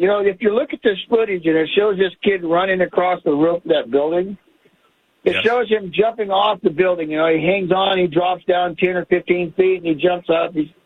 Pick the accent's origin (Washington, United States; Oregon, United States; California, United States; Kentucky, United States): Oregon, United States; Roseburg; I'm from Roseburg.